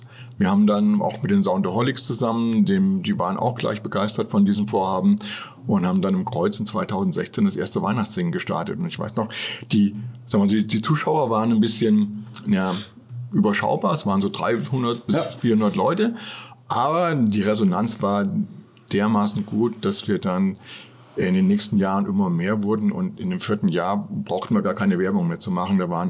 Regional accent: Fulda, Hesse, Germany; born there; Ja, ich bin gebürtiger Fulderer. Habe in Fulda auch meine Ausbildung gestartet als Bankkaufmann.

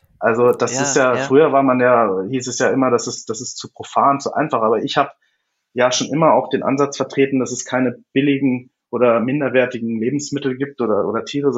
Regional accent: Lower Saxony, Germany; born there; now in Munich, Germany; ich komme gebürtig aus Niedersachsen, deswegen kenne ich natürlich die Region.

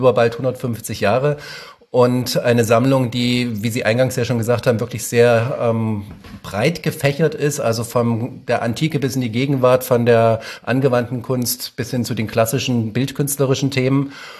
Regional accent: Dessau, Saxony-Anhalt, Germany; Also meine alte Heimat, das Dessau-Wörlitzer Gartenreich

